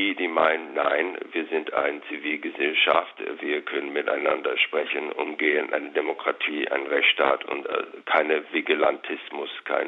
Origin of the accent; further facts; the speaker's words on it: Wyoming, United States; German is a second language; Nein, ich komme aus Wyoming, ich weiß, wie gern man da die Waffen hat.